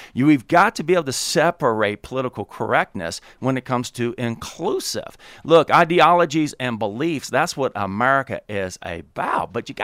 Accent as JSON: {"language": "English", "region": "the South", "country": "United States", "said": "Look, I'm from the South. The South lost."}